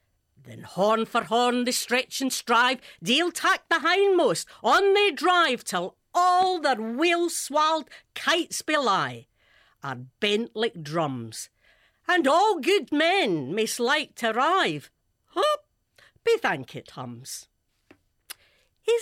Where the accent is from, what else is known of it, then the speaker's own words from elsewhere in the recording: Glasgow, Scotland, United Kingdom; now in Northampton, United Kingdom; I'm from Glasgow.